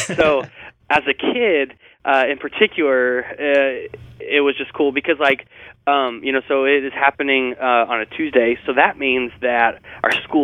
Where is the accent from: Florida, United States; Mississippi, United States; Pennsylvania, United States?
Pennsylvania, United States; Punxsutawney; moved away as an adult; also born or lived in Kentucky / Anderson, Indiana; So, I was born in Kentucky and grew up, of course, in Punxsutawney, PA, and then moved out to college in Anderson, Indiana.